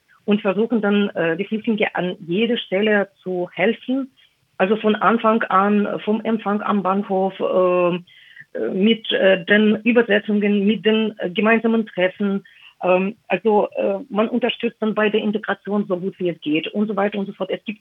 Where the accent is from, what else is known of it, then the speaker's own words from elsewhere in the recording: Moscow, Russia; now in Germany; Nein, ich komme aus Russland, ich komme aus Moskau. Ich bin eingedeutscht seit mehreren Jahren, also im Jahr 2013 habe ich meinen Pass abgegeben, meinen russischen Pass.